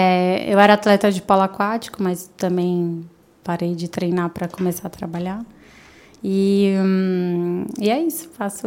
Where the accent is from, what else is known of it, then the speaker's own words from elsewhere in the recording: São Paulo, Brazil; also born or lived in California; now in Europe; Sou da zona norte de São Paulo, de Santana, onde parece uma cidade de interior, que nem aqui, todo mundo se conhece.